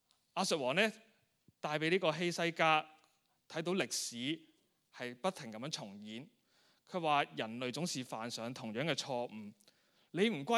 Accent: Hong Kong; 或许呢都是我们香港人，即一部分香港人的写照

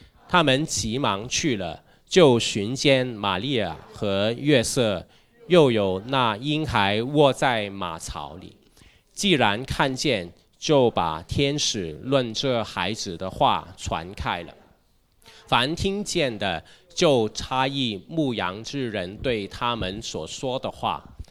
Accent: Hong Kong; 至少我在香港出生到现在，我都从来没经历过那么大的那种惧怕、不和平的那种感觉

